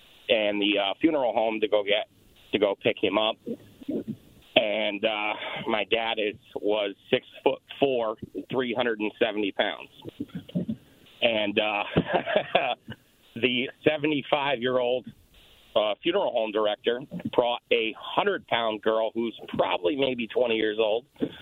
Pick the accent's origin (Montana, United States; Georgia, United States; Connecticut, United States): Connecticut, United States; White Hills; now in Naugatuck, United States; I bought a house in Naugatuck, and I grew up in White Hills.